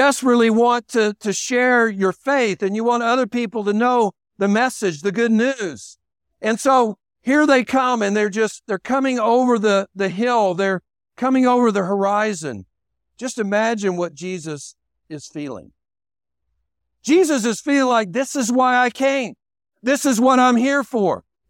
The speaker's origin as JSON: {"language": "English", "region": "the South", "country": "United States", "said": "I like soul food. I'm from the South."}